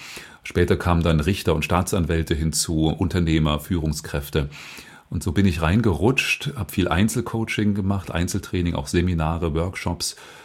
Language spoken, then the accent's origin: German; Dresden, Saxony, Germany; ich bin sehr kirchenmusikalisch groß geworden im Osten in den 70ern in Dresden